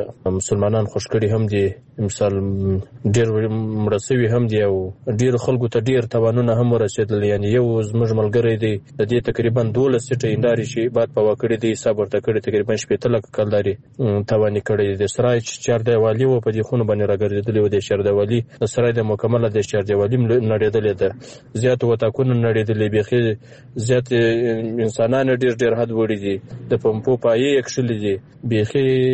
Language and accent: Pashto; Bakwa, Farah, Afghanistan; زه چې خپل د فراه ولایت یم، د بکوا ولسوالۍ.